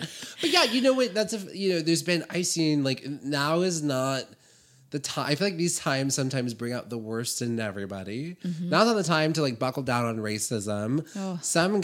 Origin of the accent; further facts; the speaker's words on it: California, United States; this is why I've moved away from New York and I'm back in fucking California with my people